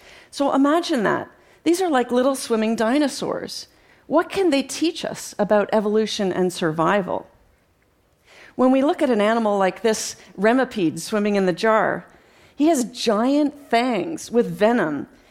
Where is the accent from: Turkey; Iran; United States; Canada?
Canada; growing up in Canada as a young girl, that wasn't really available to me.